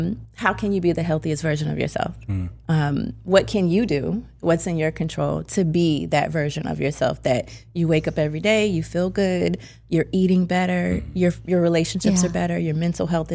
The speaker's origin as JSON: {"language": "English", "town": "Orlando", "region": "Florida", "country": "United States", "said": "My grandfather was like, he worked at Lockheed Martin back in Orlando. I'm from Orlando."}